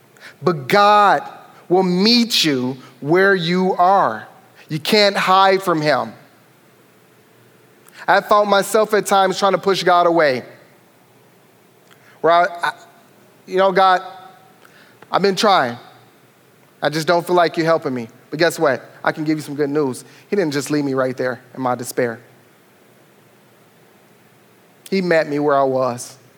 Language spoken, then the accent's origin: English; Detroit, Michigan, United States; So I grew up in Detroit.